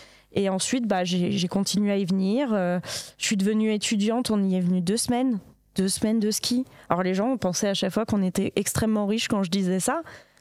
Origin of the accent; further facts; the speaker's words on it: Nanterre, Île-de-France, France; Je viens de Nanterre.